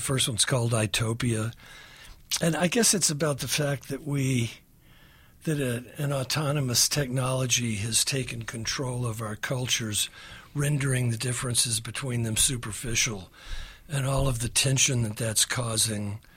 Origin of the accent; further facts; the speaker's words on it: the South, United States; especially I grew up in the South, you know, we in the South keep a lot of secrets from ourselves.